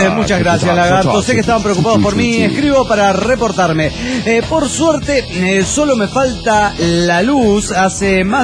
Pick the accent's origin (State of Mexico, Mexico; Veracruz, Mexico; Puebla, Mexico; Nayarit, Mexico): Veracruz, Mexico; Coatzacoalcos; de Cotzacoacos.